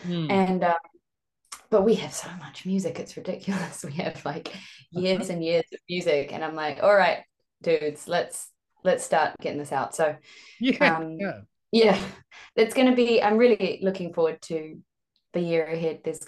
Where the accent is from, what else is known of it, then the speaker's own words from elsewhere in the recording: New Zealand; that's the gold about coming from this land, is that we're raised with so much space around us to think